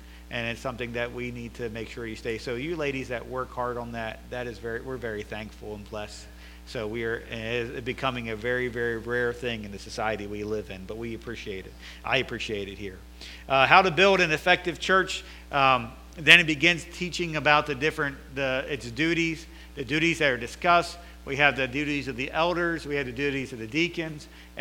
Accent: United States; For most of my time, I was at a little Bible college in my hometown. I went to the other church across town.

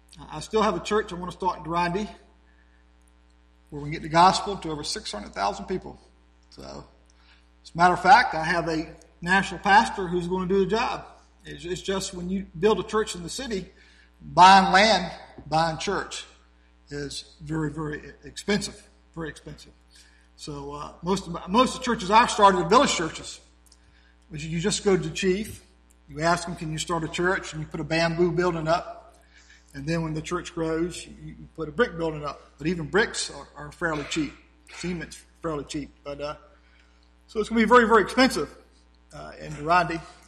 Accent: Portsmouth, Virginia, United States; Although I grew up in Portsmouth, Virginia, so I've been through a lot of hurricanes.

